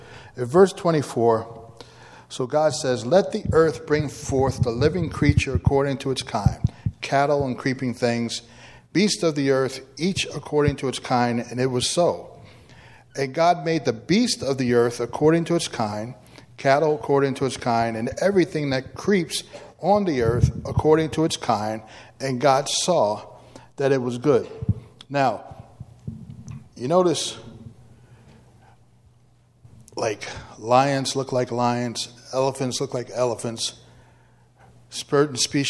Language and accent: English; New York City, New York, United States; I'm born and raised in New York City.